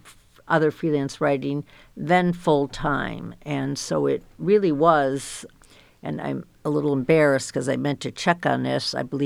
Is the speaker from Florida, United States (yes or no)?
no; Oak Park, Michigan, United States; also born or lived in Detroit; I grew up in Oak Park, Michigan. I was born in Detroit, and Oak Park is, of course, one of the suburbs that grew up in the 50s.